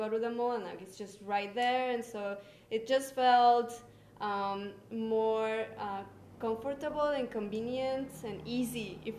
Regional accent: Canada; now in Mexico; Well, originally I came from Canada to Tulum because I wanted to teach yoga near the ocean

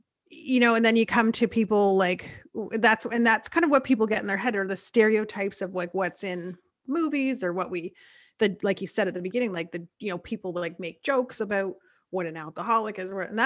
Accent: Belleville, Ontario, Canada; also born or lived in Toronto; now in Ottawa, Canada; I grew up in Belleville.

